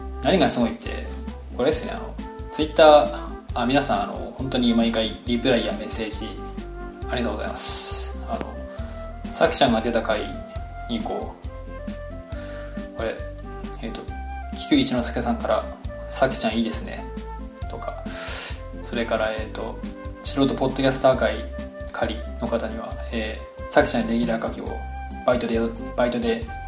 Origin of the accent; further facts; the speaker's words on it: Sendai, Miyagi, Japan; now in Tokyo, Japan; 僕もあの仙台に帰ったんですけど